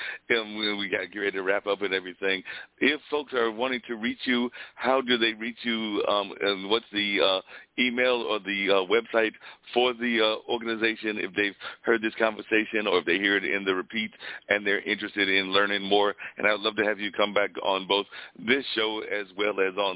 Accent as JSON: {"language": "English", "region": "North Carolina", "country": "United States", "tie": "born or raised there", "said": "that Southern tradition that I know I'm part of, having been born and raised in North Carolina"}